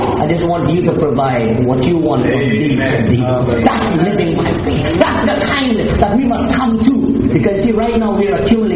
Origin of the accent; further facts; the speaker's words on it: India; So friends, I'm an Indian. We love business.